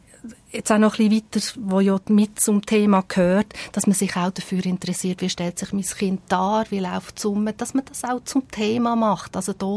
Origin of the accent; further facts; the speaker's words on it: Switzerland; ich würde mal sagen, bei uns in der Schweiz jetzt einmal, weil die Kinder sind bei uns oft sehr Privatsache.